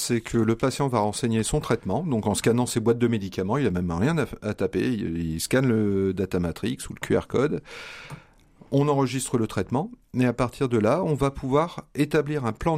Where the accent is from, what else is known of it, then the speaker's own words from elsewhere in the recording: Saint-Omer, Hauts-de-France, France; j'ai 46 ans, je suis originaire de Saint-Omer